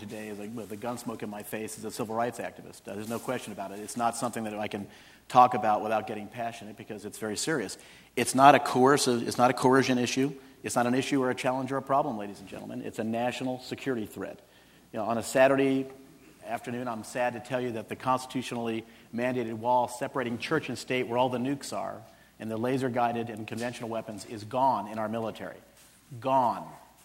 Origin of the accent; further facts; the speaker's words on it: Albuquerque, New Mexico, United States; I'm from Albuquerque. I guarantee it wasn't the Albuquerque Journal.